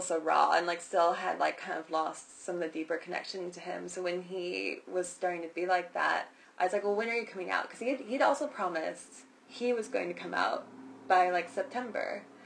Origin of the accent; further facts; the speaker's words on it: Ohio, United States; Especially I came from Ohio. They're even more like, oh, you're going to miss, like, some fucking cornfields and go right back in 2 seconds.